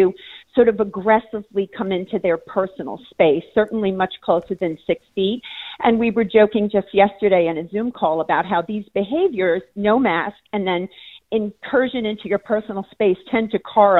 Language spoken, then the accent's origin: English; New York, United States; now in Phoenix, United States; live and work out here in Phoenix, have been coming here for a while. So my experience, of course, being a New Yorker